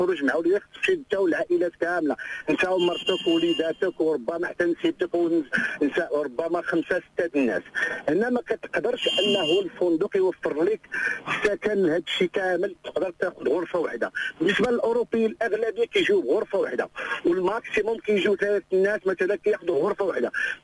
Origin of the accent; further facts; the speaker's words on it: Morocco; كنشوف كاين واحد اللبس عندنا حنايا كمغاربة أون جينيرال.